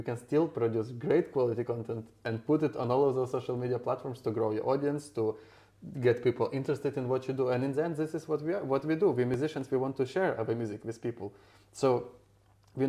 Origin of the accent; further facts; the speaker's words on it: Ukraine; English is a second language; When I was growing up in Ukraine, my family and we didn't have a lot of money